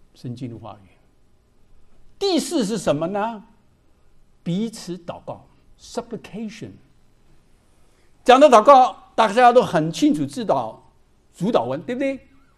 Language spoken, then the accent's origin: Chinese; Hong Kong; first language Shanghainese; Chinese is a second language; also born or lived in Shanghai; now in United States; 第一，我其实是上海人，小的时间还会说上海话，现在只会听不会讲了，对不对啊？然后在香港长大，讲粤语，来了美国几十年了。英文其实三种都不通